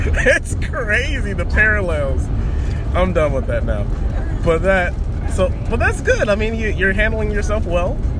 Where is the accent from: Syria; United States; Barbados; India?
United States; St. Augustine, Florida; also born or lived in Army; St. Augustine, Florida. I mean, I left here when I was 19 and I joined the Army, and then I came back in 2017.